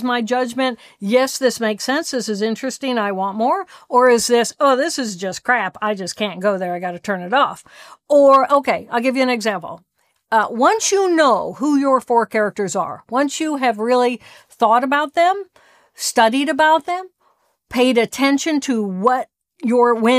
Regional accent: Indiana, United States; I come from Indiana. Everybody plays basketball.

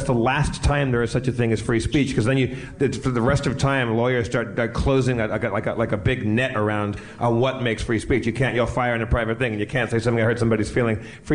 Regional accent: California, United States; No, I'm from Southern California. That's not a thing.

